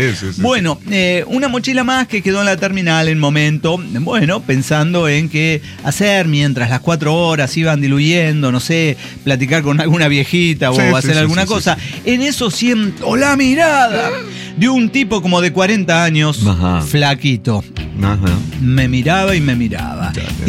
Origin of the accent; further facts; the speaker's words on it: Olavarría, Buenos Aires Province, Argentina; moved away; O sea, yo salí de Olavarría con eso.